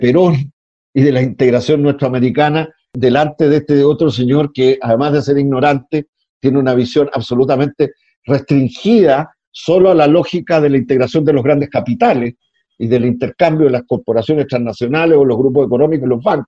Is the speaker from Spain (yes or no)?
no; Chile; no solo vergüenza para mí como chileno, digamos